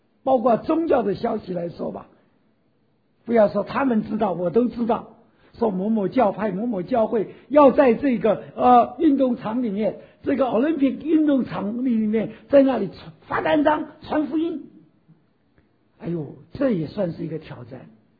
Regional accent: China; moved away; 无论我们离开我们的祖国有多久，我相信我们每一个中国人还是非常关心我们中国的一个的情况到底如何

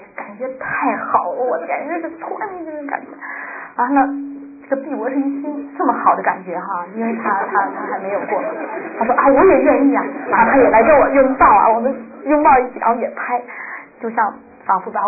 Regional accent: China; 我说我们中国人呢是这样的啊

